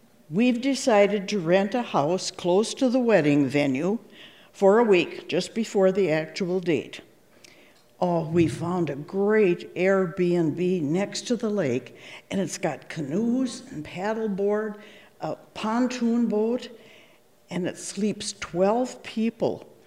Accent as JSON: {"language": "English", "town": "Washburn", "region": "Wisconsin", "country": "United States", "said": "I'm from Washburn."}